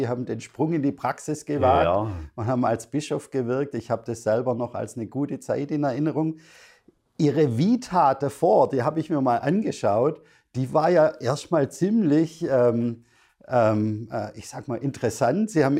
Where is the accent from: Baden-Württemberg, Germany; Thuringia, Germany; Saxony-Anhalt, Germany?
Baden-Württemberg, Germany; Ich bin ja auch Schwabe, so wie Sie.